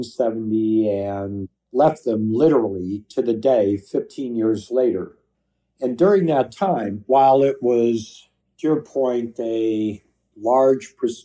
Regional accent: California, United States; I was 21 from California.

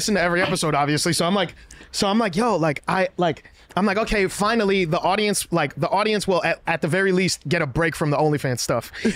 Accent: Bronx, New York, United States; Like, bro, I'm from the Bronx, bro. Hunts Point right there.

